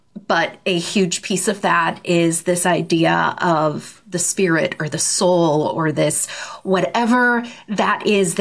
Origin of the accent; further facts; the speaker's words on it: Omaha, Nebraska, United States; also born or lived in St. Louis / Mexico City / Boston / New York City; I've sort of lived all over the country. I grew up in Omaha, Nebraska. Born in St. Louis. I lived in Mexico City for a minute, Boston, New York City, Chicago, New Jersey.